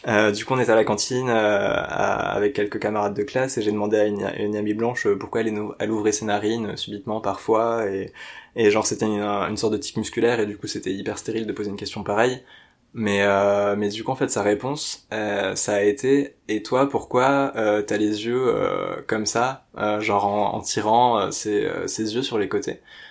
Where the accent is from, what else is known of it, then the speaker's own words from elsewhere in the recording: France; mais j'étais en mode « Mais non, mais je suis français »